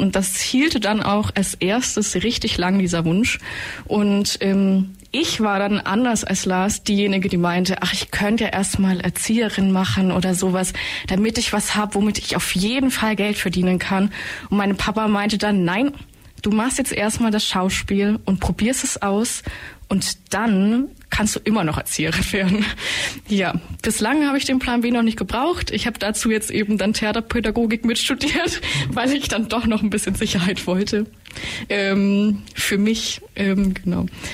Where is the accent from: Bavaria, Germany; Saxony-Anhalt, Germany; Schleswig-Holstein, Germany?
Bavaria, Germany; Ja, ich komme aus dem Allgäu. Ich bin in der Nähe von Kempten aufgewachsen, in einem kleinen Dorf.